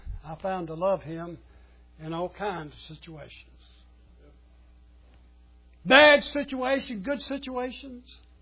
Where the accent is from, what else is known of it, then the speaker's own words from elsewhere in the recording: Ireland; It might not be at the time, because I am Irish.